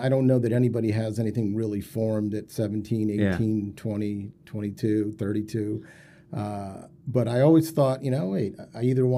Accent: Norwalk, Connecticut, United States; I grew up in Norwalk, Connecticut.

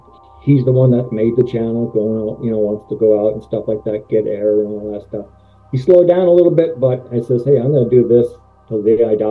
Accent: California, United States; When I was growing up in California, I've heard about Bigfoot back in 1972, 73.

